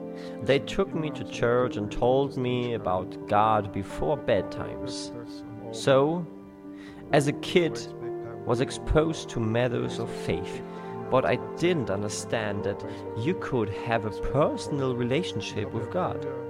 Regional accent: Bregenz, Vorarlberg, Austria; I was invited to a church service about 20 miles away from my hometown of Bregenz.

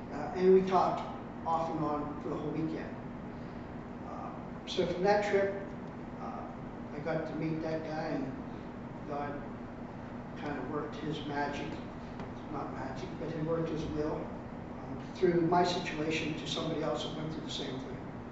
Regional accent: Fort Hood, Texas, United States; born there; Well, I was born in Fort Hood, Texas. So I thought, I got to go back to my home state and help these people after their hurricane.

